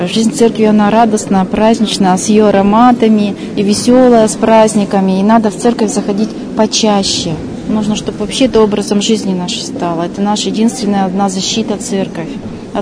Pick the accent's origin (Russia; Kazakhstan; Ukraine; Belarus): Russia; Beryozovsky, Sverdlovsk Oblast; Я из Березовска.